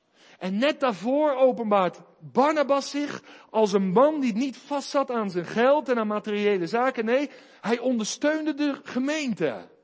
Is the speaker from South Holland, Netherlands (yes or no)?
yes; South Holland, Netherlands; Ik kom uit het Westland. Daar had iedereen wel een bijnaam.